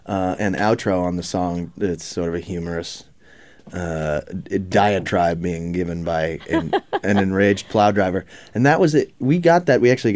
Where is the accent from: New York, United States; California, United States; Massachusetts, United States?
Massachusetts, United States; Boston; Yeah, me too. We're from the same area.